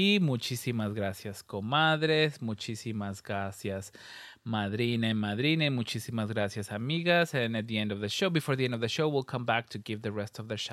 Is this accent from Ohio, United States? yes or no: no; Los Angeles, California, United States; I usually just go around it by saying I'm Latina or I'm LA with Latino heritage.